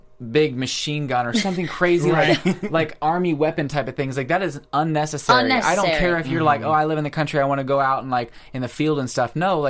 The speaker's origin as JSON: {"language": "English", "region": "Missouri", "country": "United States", "said": "I'm from I'm from Missouri, so, like, the majority out there, like, are very pro-gun."}